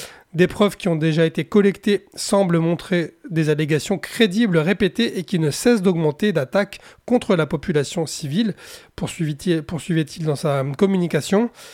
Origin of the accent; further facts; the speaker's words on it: France; si vous allez faire un tour chez nous en France sur la Côte d'Azur